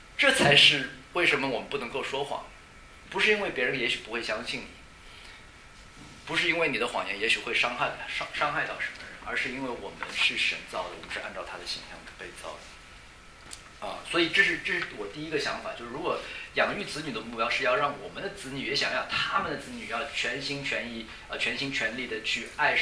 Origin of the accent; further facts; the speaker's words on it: China; 我们特别是在大陆长大的